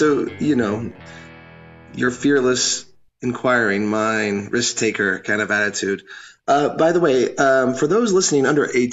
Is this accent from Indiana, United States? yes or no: yes; Indiana, United States; I mean, I'm from Indiana. It's kind of, for some reason, they're proud of their basketball there.